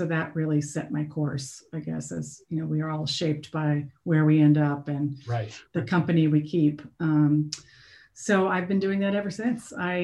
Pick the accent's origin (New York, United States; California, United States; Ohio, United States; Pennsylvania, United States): California, United States; Palo Alto; My father was a professor at Stanford Medical School, so I grew up in Palo Alto, California.